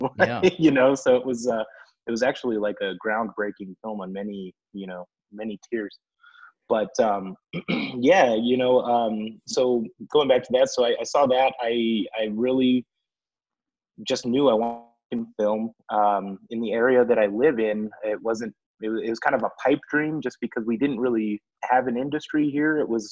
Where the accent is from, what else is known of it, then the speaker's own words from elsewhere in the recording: Albuquerque, New Mexico, United States; I'm from Albuquerque, New Mexico.